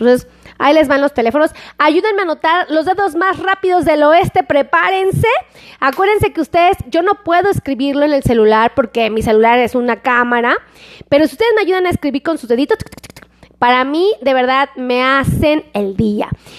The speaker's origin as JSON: {"language": "Spanish", "region": "Mexico City", "country": "Mexico", "said": "el chido es del chilango y... pues la verdad, sí soy chilanga."}